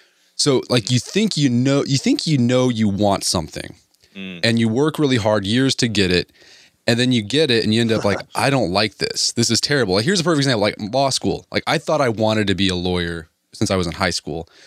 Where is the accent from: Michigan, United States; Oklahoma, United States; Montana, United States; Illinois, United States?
Oklahoma, United States; Of course. I grew up in Oklahoma. It's a religion here.